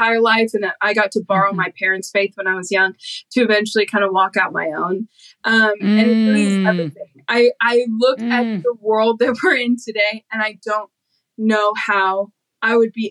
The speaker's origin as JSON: {"language": "English", "town": "St. Louis", "region": "Missouri", "country": "United States", "tie": "born or raised there", "said": "I grew up in St. Louis. Well, technically when I grew up, we had the Rams and the Cardinals, but I was always a baseball girl for sure."}